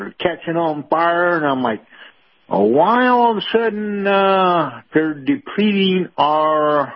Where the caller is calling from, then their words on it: Sarasota, Florida, United States; in Sarasota.